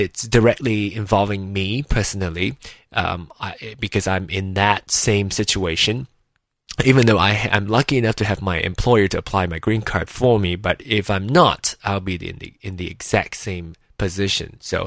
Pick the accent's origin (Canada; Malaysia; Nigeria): Malaysia; now in United States; I am actually Malaysian.